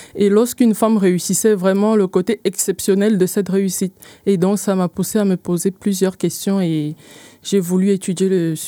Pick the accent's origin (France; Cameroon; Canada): Cameroon; je suis camerounaise d'origine